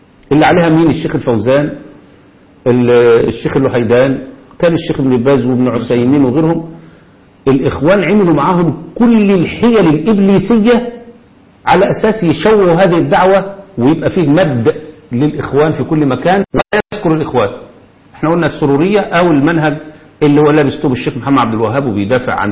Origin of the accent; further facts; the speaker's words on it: Egypt; بل إن عندنا في مصر مثلا